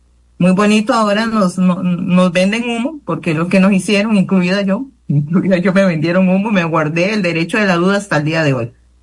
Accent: Nicoya, Guanacaste, Costa Rica; al menos en mi territorio, soy de Nicoya, ¿verdad?

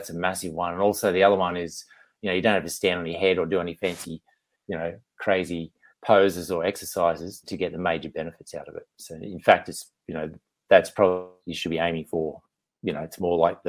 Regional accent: Australia; Yeah, born and bred in Australia. So yes, beautiful country to live in, that's for sure.

